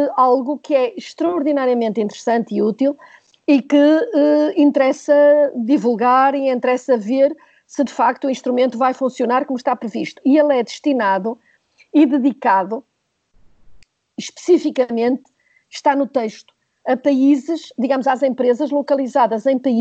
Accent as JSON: {"language": "Portuguese", "country": "Portugal", "said": "e estou a falar enquanto portuguesa"}